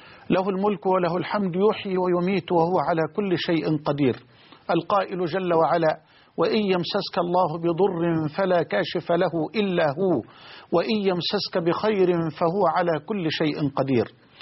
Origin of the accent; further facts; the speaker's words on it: Egypt; أننا في بلدنا مصر